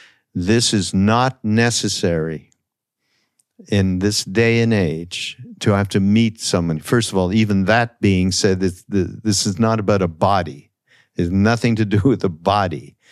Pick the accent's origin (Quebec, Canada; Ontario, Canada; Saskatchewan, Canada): Quebec, Canada; Montreal; when I was growing up in Montreal.